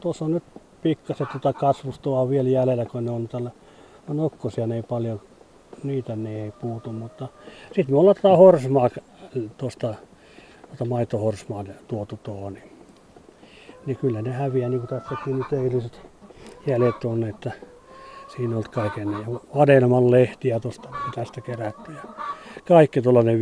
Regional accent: Karelia, Finland; kun mä en ole savolainen, kun mä olen karjalainen

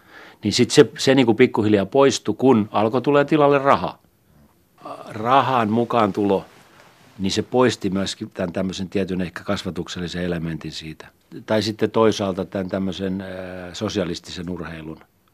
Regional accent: Forssa, Tavastia Proper, Finland; mä olin tietysti lapsuuteni viettänyt Forssassa, ja mun mamma ja pappa asuivat siellä silloin vielä

